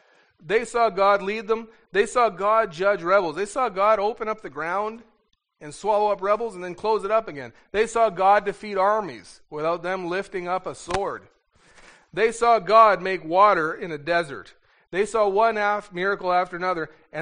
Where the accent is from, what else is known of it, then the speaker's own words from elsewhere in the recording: Winkler, Manitoba, Canada; And I'm from Winkler. Winkler's landscape is about as exciting as this, as your floor.